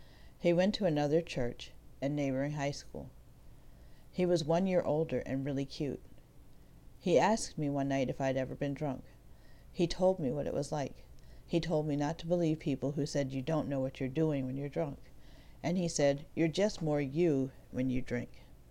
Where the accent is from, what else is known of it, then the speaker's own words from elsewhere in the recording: Washington, District of Columbia, United States; I'm an African-American Muslim woman, and I grew up in the Washington, D.C. area.